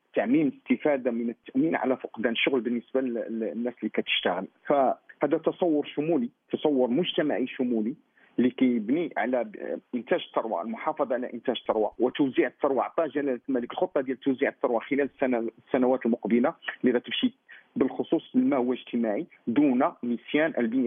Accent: Morocco; باش نرفع واحد التحدي جميعا كمغاربة باش نزيدو القدام

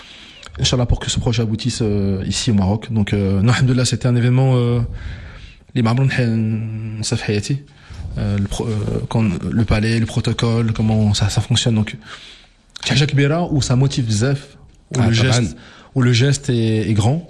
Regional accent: Morocco; حيت انا مغربي

